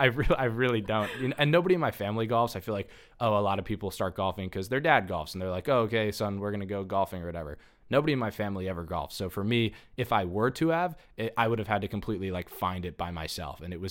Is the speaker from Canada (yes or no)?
no; New Jersey, United States; I'm from Jersey. You know, people give me a lot of funky looks when I say that.